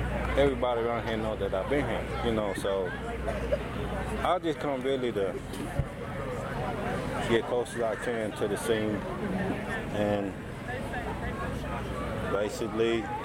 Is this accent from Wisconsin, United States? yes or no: no; Los Angeles, California, United States; I'm from Carson, California.